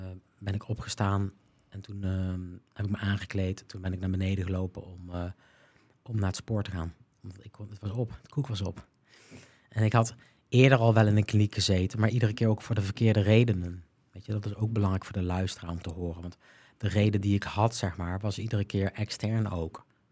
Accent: Westervoort, Gelderland, Netherlands; en dan ga ik hier weg uit Westervoort. Dat is het dorp waar ik vandaan kom.

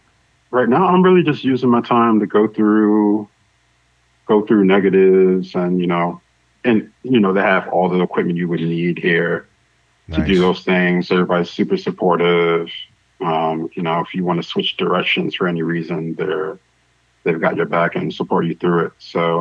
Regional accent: Queens, New York, United States; now in Bronx, United States; So I'm originally from Jamaica, Queens, and spent most of my time in St. Albans, Queens, in my childhood. So that's really where I'm from. Right now, you know, I've been in the Bronx probably for the last 15, 16 years.

